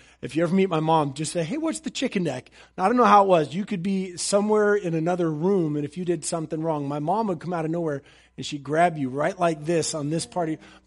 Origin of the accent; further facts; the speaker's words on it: United States; Now listen, as an American, I will tell you that there's a Bill of Rights, and you get rights, and you're able to do these things.